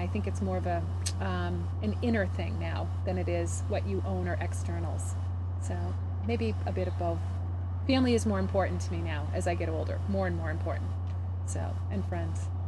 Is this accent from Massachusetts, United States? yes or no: yes; Grafton, Massachusetts, United States; I was born in 1962. I grew up in Grafton, Mass.